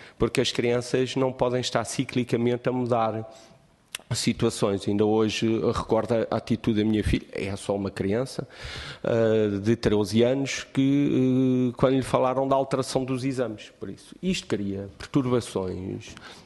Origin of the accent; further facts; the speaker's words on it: Cascais, Lisbon, Portugal; eu sou de Cascais, mas tenho os filhos a estar em Oeiras.